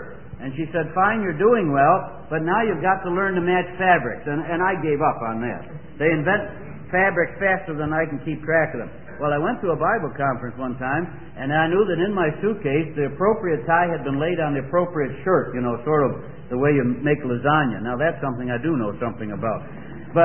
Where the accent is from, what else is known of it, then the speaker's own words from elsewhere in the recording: Scotland, United Kingdom; but being a Scotsman, I soon found that pretty soon the wide ones come back again